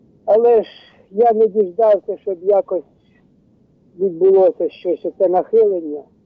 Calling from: Dnipro, Dnipropetrovsk Oblast, Ukraine; Із Дніпра.

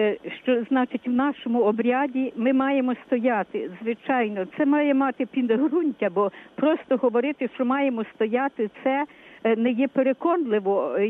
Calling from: Lviv, Lviv Oblast, Ukraine; Слава навіки Богу

